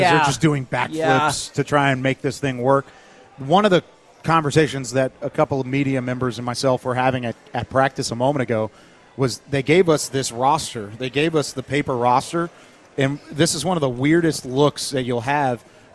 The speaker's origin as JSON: {"language": "English", "town": "Waco", "region": "Texas", "country": "United States", "tie": "born or raised there", "said": "I grew up in Waco, so I keep tabs on the Baylor football program and been around it."}